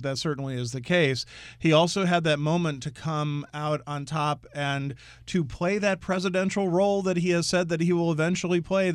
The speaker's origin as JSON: {"language": "English", "region": "Pennsylvania", "country": "United States", "said": "I am from the Keystone State."}